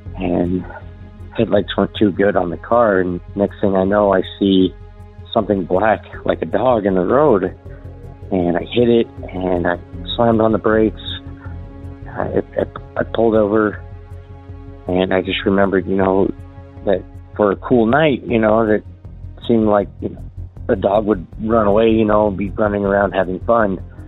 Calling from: Idaho, United States; Hello, I'm calling from Southeast Idaho area.

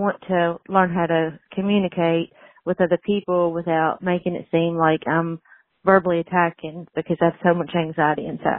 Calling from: Nicholasville, Kentucky, United States; I'm from Nicholas Hill, Kentucky.

